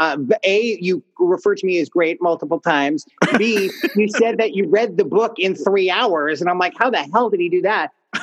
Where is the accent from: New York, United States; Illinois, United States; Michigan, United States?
New York, United States; New York City; I grew up in New York City, and I was very lucky to be taken to the theater from a very, very, very small age.